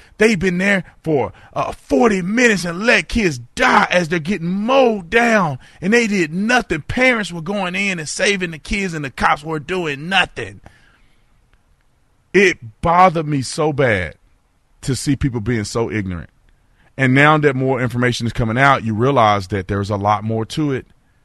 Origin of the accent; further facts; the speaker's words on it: Fort Worth, Texas, United States; Thank you so much calling in from my hometown, Fort Worth, Texas.